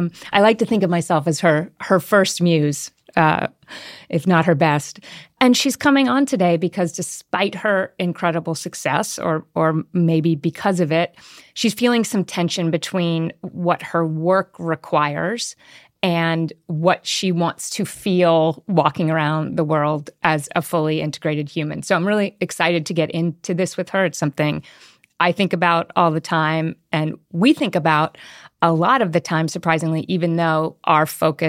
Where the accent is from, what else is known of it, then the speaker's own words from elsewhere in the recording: Cincinnati, Ohio, United States; Curtis and I grew up together in Cincinnati, right across the street from each other.